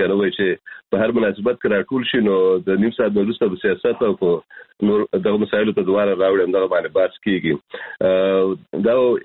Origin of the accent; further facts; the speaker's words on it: Kunar, Afghanistan; now in Germany; چون د کونړ نه راغلی یم